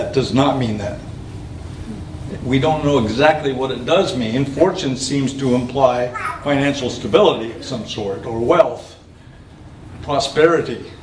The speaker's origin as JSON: {"language": "English", "country": "United States", "said": "I'm here as a representative of the United States. I'm an American."}